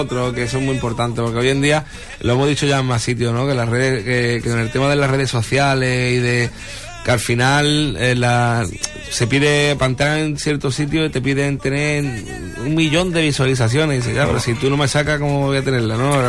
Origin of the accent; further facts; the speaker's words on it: Cádiz, Andalusia, Spain; nosotros, como somos de Cádiz